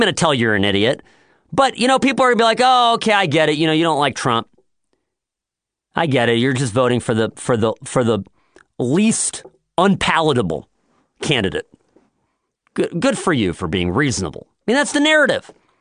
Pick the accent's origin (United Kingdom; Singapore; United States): United Kingdom; I'm British, but he's a British guy.